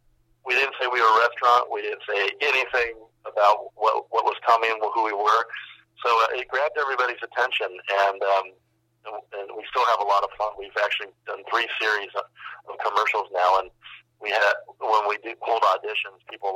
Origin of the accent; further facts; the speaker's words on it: Santa Barbara, California, United States; that was actually a lot of fun to take a camera into my hometown, take cameras and a film crew into my hometown and really spotlight and shine the light back on all of the amazing people that make up Santa Barbara